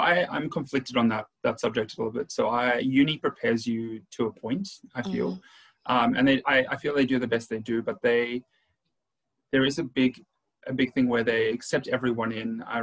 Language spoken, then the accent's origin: English; South Africa; also born or lived in Adelaide, Australia / Brisbane, Australia; now in Australia; I lived in Adelaide. So I have a bit of an accent. I'm from South Africa originally, but immigrated to Australia, and then we moved to Adelaide